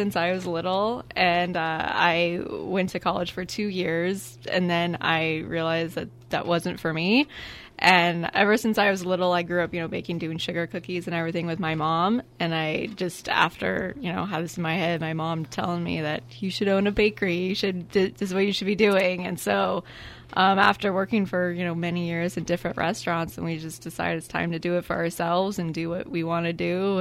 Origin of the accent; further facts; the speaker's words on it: San Leandro, California, United States; Well, I grew up in the East Bay in San Leandro, and I went to school at the California Culinary Academy in San Francisco.